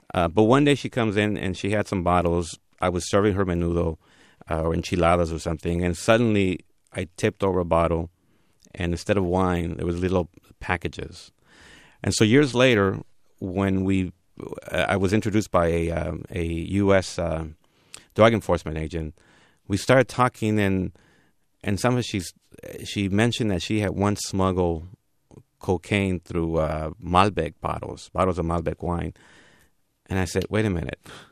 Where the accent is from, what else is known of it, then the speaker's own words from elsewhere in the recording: Durango, Mexico; And I gave my story, and I said, I'm from Durango. I have family in California.